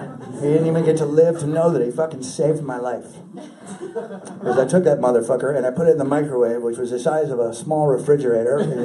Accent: California, United States; Why? I'm from California.

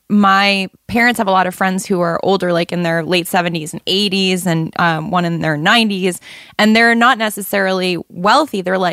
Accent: New York City, New York, United States; I think about where I grew up in New York and how often I needed to get out of the apartment.

